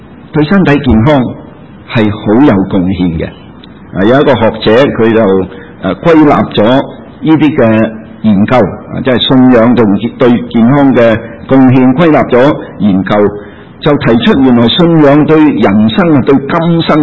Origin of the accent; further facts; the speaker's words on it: China; 我哋中国人嘅储蓄率咧 在全世界是很高的，低过日本人少少